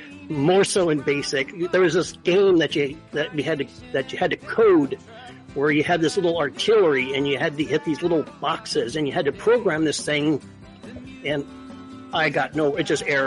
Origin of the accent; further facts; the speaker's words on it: La Habra, California, United States; born there; I was born in Southern California, outside of Whittier, a little town called La Habra.